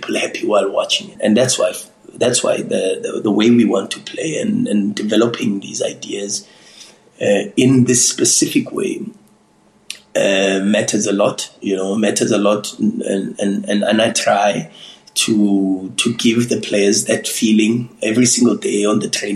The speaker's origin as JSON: {"language": "English", "town": "Soweto", "region": "Gauteng", "country": "South Africa", "tie": "born or raised there", "said": "growing up in Soweto"}